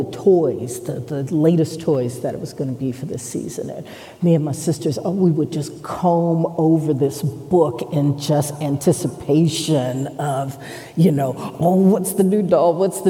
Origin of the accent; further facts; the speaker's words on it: Washington, United States; And you would go downtown. I'm from Washington. And you would go downtown and it would just suddenly be all lit up with Christmas lights, Christmas trees.